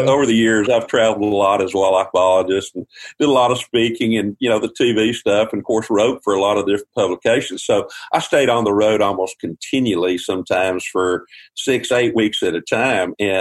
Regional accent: Texas, United States; Now, back then, where I grew up in Texas, we had deer

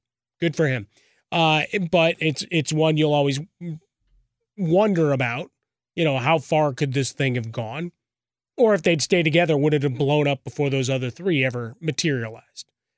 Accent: Chicago, Illinois, United States; Dude, I'm from Chicago, okay?

